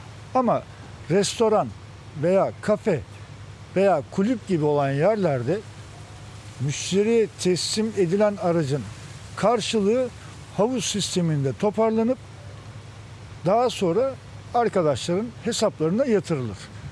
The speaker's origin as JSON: {"language": "Turkish", "region": "Istanbul", "country": "Turkey", "tie": "born or raised there", "said": "Doğuma büyüme İstanbulluyum. Şişli Feriköy'de ikamet etmekteyim."}